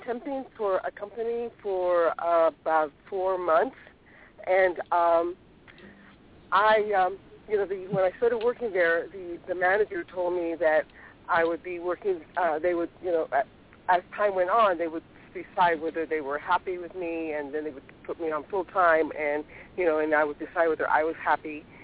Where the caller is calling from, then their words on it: New York, United States; Hi, I'm calling from New York.